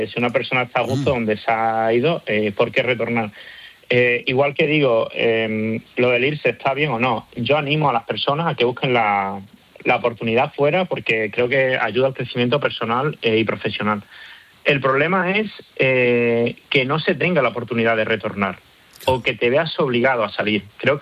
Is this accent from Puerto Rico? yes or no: no; Extremadura, Spain; moved away; Pues yo de España lo echo de menos todo. Como te decía, vengo de un pueblo de Extremadura, soy muy familiar